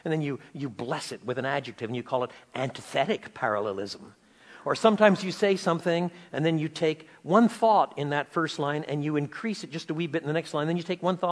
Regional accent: Quebec, Canada; When I was a boy, growing up in French Canada, I lived on the banks of La Rivière Saint-François, the St. Francis River, the dirtiest river in French Canada.

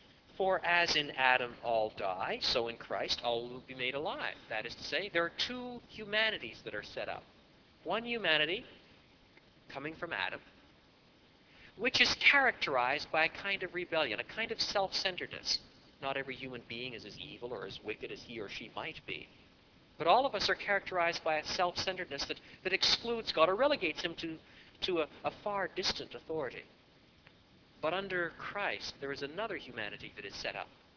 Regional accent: Canada; I'm a Canadian. You don't get early harvest and late harvest.

